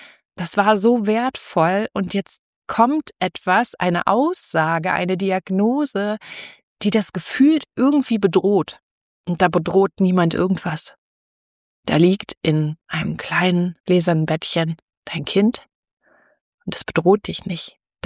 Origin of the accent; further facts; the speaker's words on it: Bielefeld, North Rhine-Westphalia, Germany; ich bin groß geworden in Nordrhein-Westfalen, in Bielefeld.